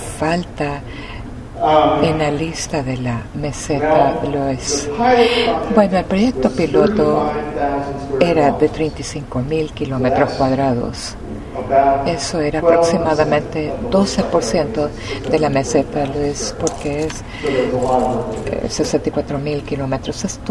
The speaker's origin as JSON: {"language": "Spanish", "region": "Indiana", "country": "United States", "tie": "born or raised there", "said": "pero yo crecí en Indiana"}